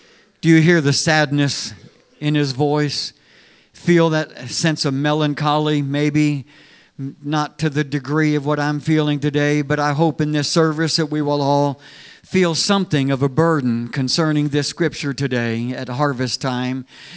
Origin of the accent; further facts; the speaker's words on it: California, United States; I guess that's the California boy in me. I was raised in California. We didn't really see a lot of dramatic change in the seasons in Southern California, but when I eventually moved east and settled in the Midwest area